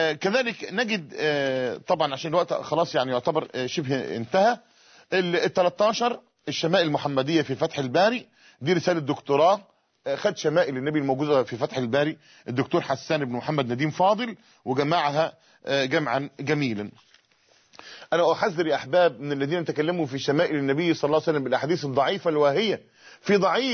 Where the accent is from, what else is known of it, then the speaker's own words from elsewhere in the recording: Tanta, Gharbia, Egypt; في مولد من الموالد عندنا في طنطا